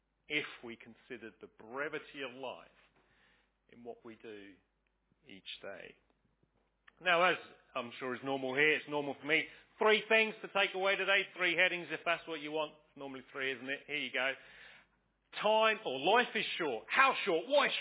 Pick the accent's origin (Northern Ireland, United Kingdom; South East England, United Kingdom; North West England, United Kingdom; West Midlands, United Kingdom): South East England, United Kingdom; Crowborough; I was born and bred in Crowborough, went to school in Crowborough, you can probably tell.